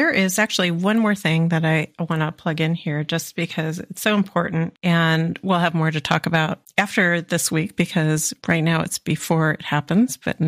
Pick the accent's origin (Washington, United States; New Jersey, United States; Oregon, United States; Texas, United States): Washington, United States; But I will be in Olympia, Washington, in my home state tomorrow